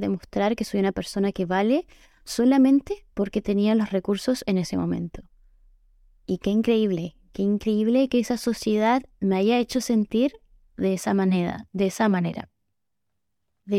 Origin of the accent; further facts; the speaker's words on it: Chile; moved away as an adult; now in United Kingdom; Yo soy chilena, tengo 26 años, me encuentro trabajando en Inglaterra y soy veterinaria.